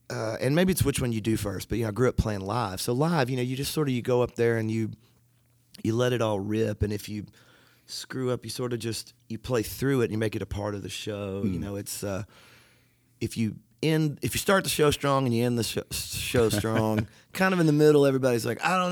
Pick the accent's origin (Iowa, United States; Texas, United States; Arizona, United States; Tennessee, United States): Tennessee, United States; Franklin; also born or lived in Nashville; I grew up when I was born in Nashville, and then when my folks were able to afford a house when I was five or six, we moved south to this little town called Franklin, Tennessee. And I loved growing up there.